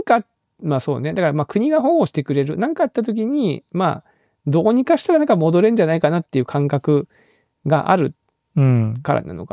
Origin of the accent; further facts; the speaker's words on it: Kagoshima, Japan; now in Kyoto, Japan; 出身が鹿児島で、まあ東京行ったり、まあ大阪、東京、京都みたいな感じでこう来てますけど